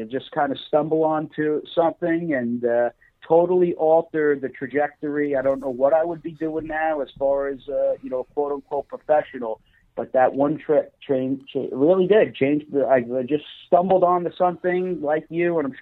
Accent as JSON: {"language": "English", "town": "Floral Park", "region": "New York", "country": "United States", "tie": "born or raised there", "said": "I actually grew up, and you know, funny story, and not to bore everybody, but I'm from Floral Park, and I mean literally."}